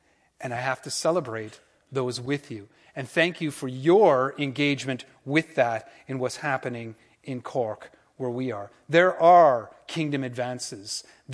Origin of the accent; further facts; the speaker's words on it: Canada; I'm Canadian. Like, we don't do military stuff. And not only that, I'm also Irish.